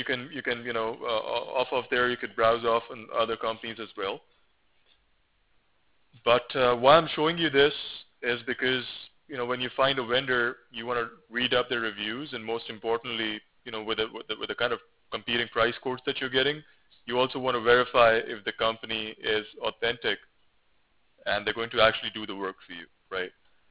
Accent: Pakistan; now in California, United States; I come from Pakistan, but I've been in the USA for most

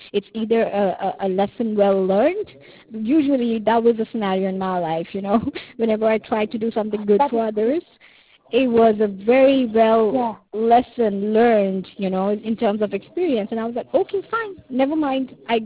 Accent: South Africa; I actually come from a third world country as well. I am from South Africa, and I'm a South African Christian.

